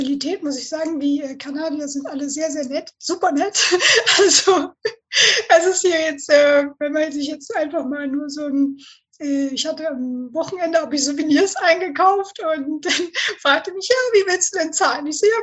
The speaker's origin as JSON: {"language": "German", "region": "Northern Germany", "country": "Germany"}